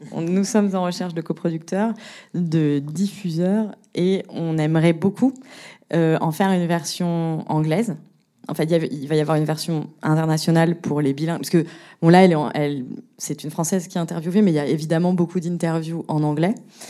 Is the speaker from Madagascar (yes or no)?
no; France; accent: French; j'ai un fort accent français